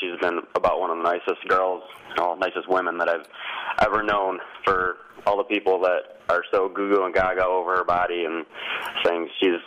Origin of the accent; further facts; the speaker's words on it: Holly, Michigan, United States; Yeah, he's North Carolina by way of my hometown, Holly, Michigan, now.